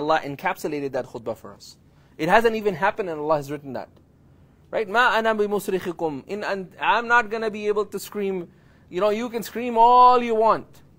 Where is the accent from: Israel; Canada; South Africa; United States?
Canada; I would just enter. I'm like Canadian. I'm like, yalla, let's go.